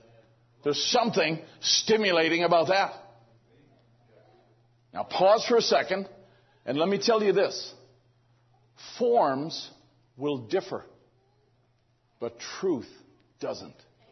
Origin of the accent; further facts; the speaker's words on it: United Kingdom; I'm British enough still to remember how the Black Watch would come down through our street whenever we'd have a parade.